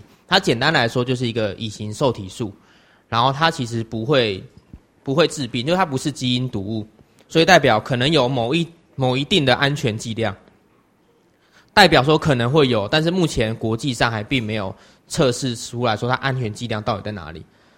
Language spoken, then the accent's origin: Chinese; Taiwan; 所以大概我们台湾人一天所吃的肉品量多少